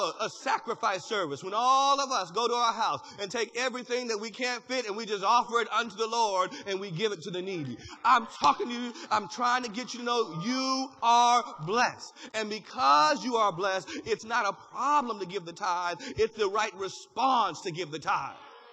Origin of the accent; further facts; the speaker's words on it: Sacramento, California, United States; also born or lived in Virginia; I'm from Virginia. Look, originally from Sacramento, but I met my wife in Virginia, from Virginia.